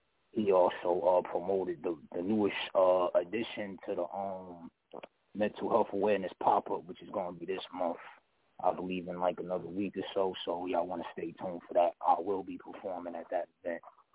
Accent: Newark, New Jersey, United States; I'm from Newark, New Jersey.

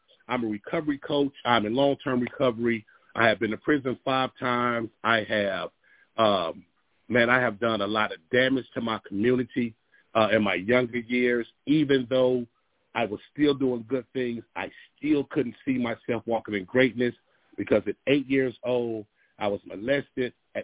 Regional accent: Asheville, North Carolina, United States; also born or lived in Winston-Salem; I am from Asheville, North Carolina, born in Winston-Salem, but I am from Asheville, North Carolina.

